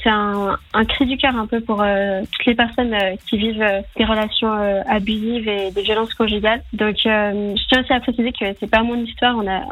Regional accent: Lausanne, Vaud, Switzerland; je suis une artiste lausannoise.

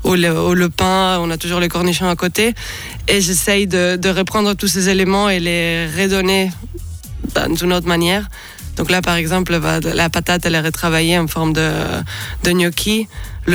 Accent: Catalonia, Spain; French is a second language; now in France; Comme je trouve qu'il y a beaucoup de similitudes avec la Catalogne, ma terre natale.

